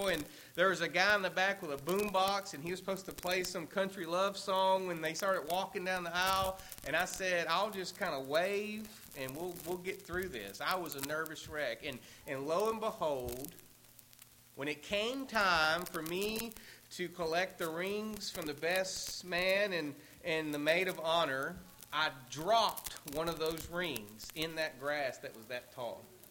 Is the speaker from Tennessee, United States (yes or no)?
yes; Tennessee, United States; One time I was doing a wedding at Montgomery Bell State Park near my hometown in Tennessee.